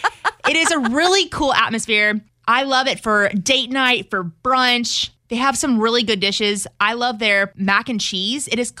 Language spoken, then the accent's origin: English; Louisiana, United States; It is because we're from Louisiana.